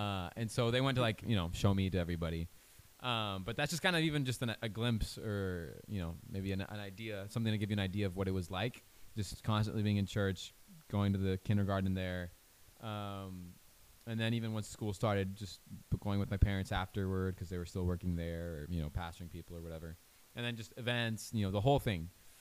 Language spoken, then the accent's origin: English; Mexico; growing up in Mexico, I definitely saw that as well.